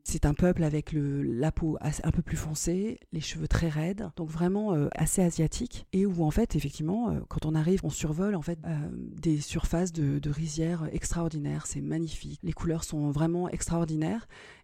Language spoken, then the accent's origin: French; Madagascar; personne n'était capable de dire que je venais de Madagascar.